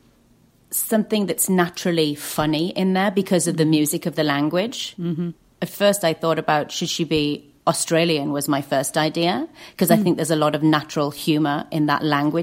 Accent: North West England, United Kingdom; I grew up in the Lake District, mm-hmm. and my mom is born and bred there, and mm-hmm. all of that side of my family.

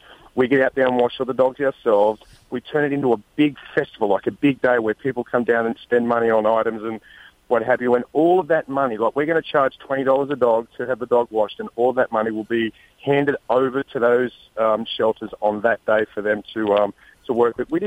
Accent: Australia; obviously we're all Australian and we've just gone from a really nice home into a 200-square-foot place.

